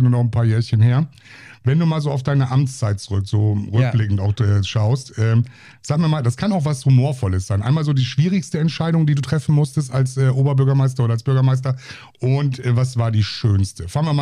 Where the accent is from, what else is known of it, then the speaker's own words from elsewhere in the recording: Westerstede, Lower Saxony, Germany; born there; Weil ich bin ja Ammerländer, ich bin gebürtiger Westersteder.